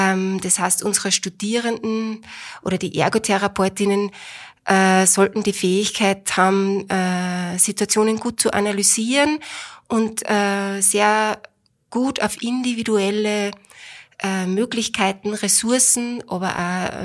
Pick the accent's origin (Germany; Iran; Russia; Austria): Austria; Upper Austria; born there; also born or lived in Vienna; ich bin gebürtige Oberösterreicherin, jetzt aber schon einige Jahre in Niederösterreich, viele Jahre in Wien und habe selbst 4 Kinder. Ja, bin ein Kind vom Land